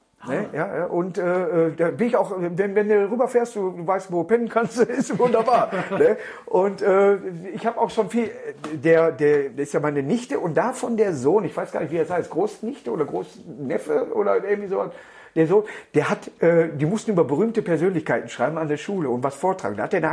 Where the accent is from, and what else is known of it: Duisburg, North Rhine-Westphalia, Germany; born there